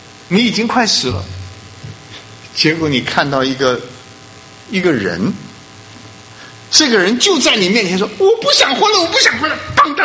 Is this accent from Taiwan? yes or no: no; China; 很可能就是我们中国人讲的老天爷